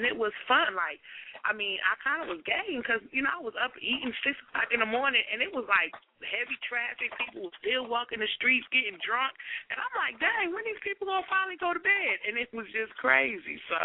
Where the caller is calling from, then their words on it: Texas, United States; I came all the way from Texas, and I had such an amazing time